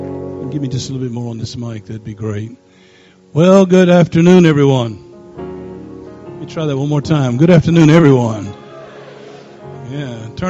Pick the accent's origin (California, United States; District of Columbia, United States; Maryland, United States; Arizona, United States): Maryland, United States; now in Oklahoma City, United States; I'm from the East Coast. I was raised just outside of D.C. It was my home.